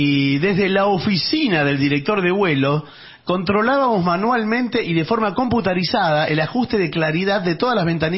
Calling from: Villa Adelina, Buenos Aires Province, Argentina; de Villa Adelina.

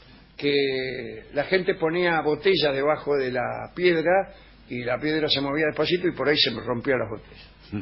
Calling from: Formosa, Argentina; de Formosa.

